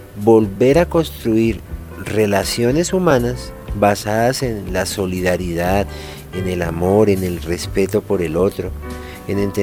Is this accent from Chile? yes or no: no; Bogotá, Colombia; En la tienda de los barrios populares, donde yo me crié aquí en Bogotá